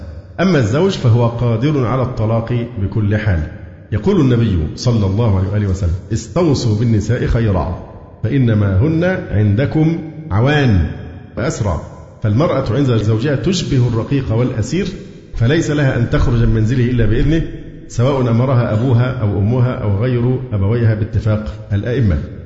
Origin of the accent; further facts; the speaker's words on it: Egypt; والعنوسه عندنا في مصر اصبحت رقم مذهل مذهل